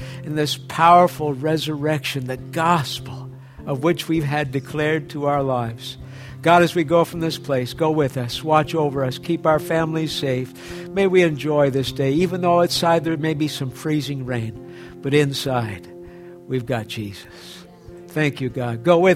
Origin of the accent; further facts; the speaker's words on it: Canada; I know we're Canadian. I know we get freezing rain and all that.